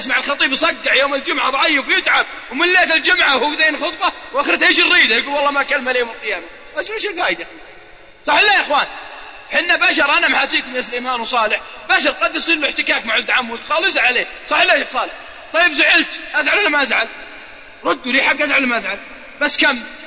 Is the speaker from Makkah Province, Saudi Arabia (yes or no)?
no; Al-Qassim, Saudi Arabia; عندنا في القصيم